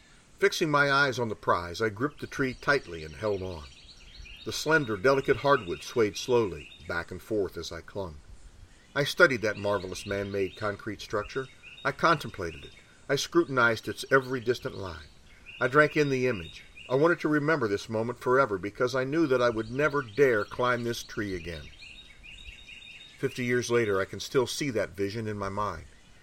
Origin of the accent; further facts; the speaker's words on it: Ohio, United States; my youthful days growing up in Ohio. I spent my 11th year in the Cleveland bedroom community of Parma, 10 miles due south of the big city.